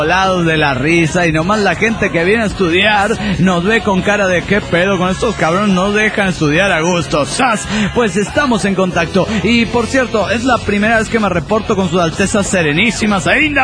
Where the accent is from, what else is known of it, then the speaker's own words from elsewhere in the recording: Cajamarca, Peru; de Cajamarca, Perú.